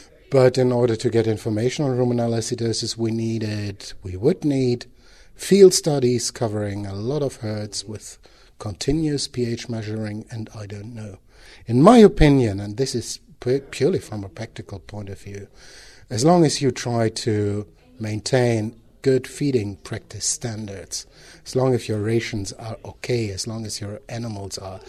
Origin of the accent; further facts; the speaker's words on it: Germany; English is a second language; I'm from Germany